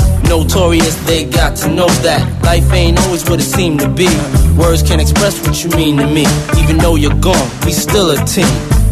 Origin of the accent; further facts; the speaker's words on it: Pomigliano d'Arco, Campania, Italy; sono di Pomigliano d'Arco.